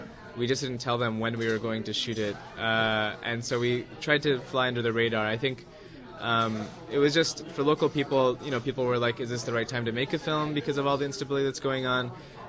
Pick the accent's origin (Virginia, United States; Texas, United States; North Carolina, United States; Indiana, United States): Indiana, United States; Plainfield; also born or lived in Bloomington; I was born in Bloomington while my dad was doing his PhD there. I grew up just outside Indianapolis in Plainfield